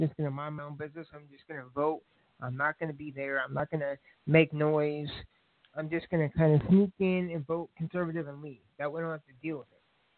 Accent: Florida, United States; I'm from Florida, Rick Scott, baby.

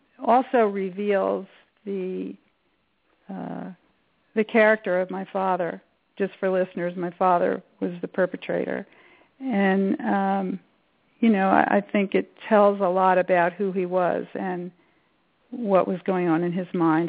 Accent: Brooklyn, New York, United States; I grew up in Brooklyn, New York.

